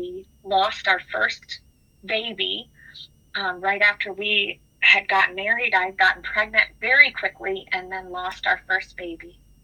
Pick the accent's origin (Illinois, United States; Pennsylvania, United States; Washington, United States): Pennsylvania, United States; This is not where either my husband or I are from originally. My husband grew up in Wisconsin, and I grew up in Pennsylvania.